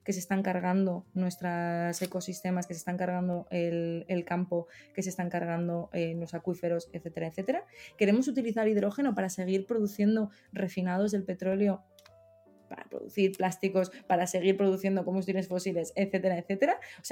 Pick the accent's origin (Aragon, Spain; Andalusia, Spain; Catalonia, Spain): Aragon, Spain; yo soy aragonesa, entonces conozco de primera mano